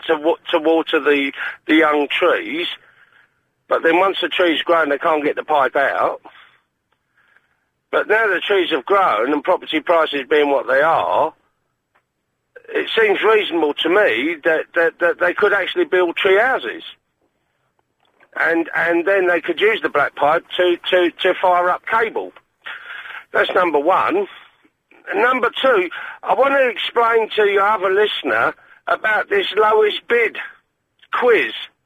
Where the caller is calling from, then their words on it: Poland; Top of the morning to you. I am calling from Poland.